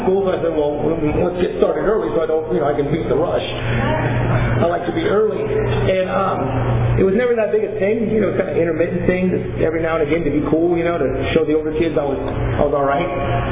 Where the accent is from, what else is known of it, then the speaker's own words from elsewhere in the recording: Lompoc, California, United States; I grew up in this little town. I'm from Fresno, but I'm not from Fresno. I grew up in this little town called Lompoc, out on the coast.